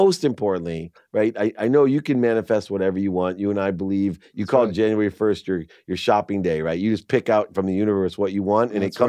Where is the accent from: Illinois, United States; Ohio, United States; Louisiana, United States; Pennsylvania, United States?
Ohio, United States; Akron; born there; I was born in Ohio, Akron, Ohio, where the Rock and Roll Hall of Fame is.